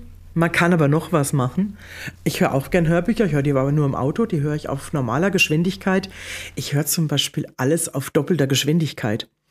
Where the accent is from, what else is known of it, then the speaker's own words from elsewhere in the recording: Odenwald, Germany; ich bin doch aus dem Odenwald, ich verschluck die Endungen.